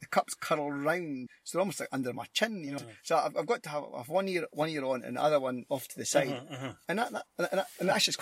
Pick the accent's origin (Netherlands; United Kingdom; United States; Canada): United Kingdom; Scotland; accent: Scottish; It's my poor Scottish accent.